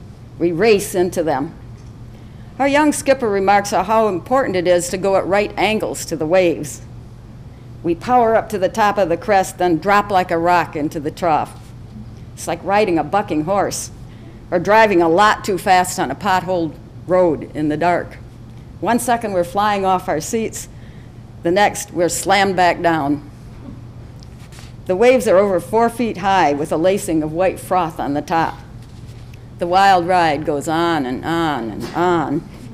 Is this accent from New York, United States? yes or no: no; Waseca, Wisconsin, United States; I grew up in the Kickapoo River town of Waseca in southwest Wisconsin.